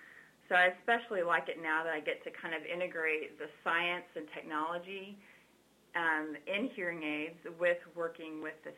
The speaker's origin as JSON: {"language": "English", "town": "Norman", "region": "Oklahoma", "country": "United States", "tie": "born or raised there", "moved": "as an adult", "lives_now": "Texas", "said": "I grew up in Norman, Oklahoma, moved to Texas when I was 18 to attend Baylor University."}